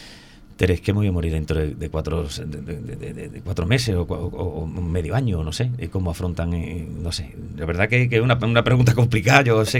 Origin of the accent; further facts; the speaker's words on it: Periana, Andalusia, Spain; born there; además de mi pueblo, yo nací en Periana